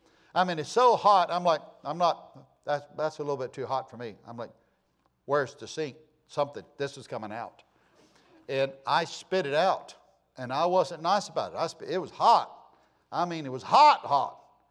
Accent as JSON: {"language": "English", "region": "Florida", "country": "United States", "tie": "born or raised there", "said": "I was raised in Northeast Florida."}